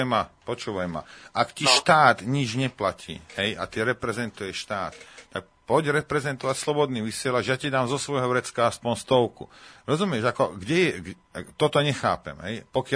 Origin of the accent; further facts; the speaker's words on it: Rimavská Sobota, Banská Bystrica Region, Slovakia; Ja som vyrastal v Rimavskej a my sme...